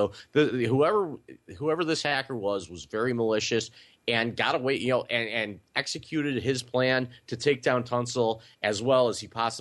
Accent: Cleveland, Ohio, United States; I'm from Cleveland, and I forgot about Trent Richardson already.

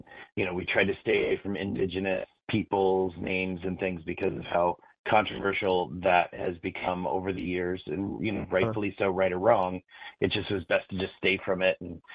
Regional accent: Napa, California, United States; I grew up in Napa. I was the only white kid in class. It was all Hispanics and field workers. And so all I knew was the Mexican culture, which I love. And it's a big piece of who I am. I speak fluent Spanish.

